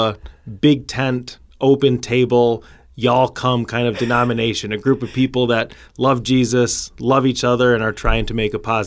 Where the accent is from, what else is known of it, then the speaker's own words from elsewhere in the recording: Canton, Michigan, United States; Yeah, I grew up in Michigan, in Canton, so halfway kind of between Detroit and Ann Arbor.